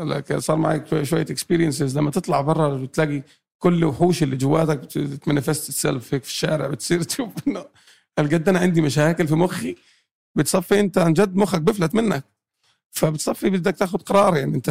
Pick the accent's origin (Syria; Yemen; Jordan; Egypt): Jordan; moved away; خصوصا إن أنا أردني فلسطيني. برضو في عندك هذا الإشي اللي بده يتشدشد. بس طلعت من الأردن